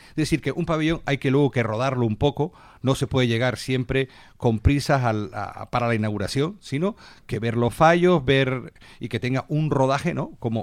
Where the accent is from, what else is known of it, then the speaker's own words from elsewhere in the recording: Canary Islands, Spain; I'm from the Canary Islands. Soy de las Islas Canarias, es decir, y de Gran Canaria en particular.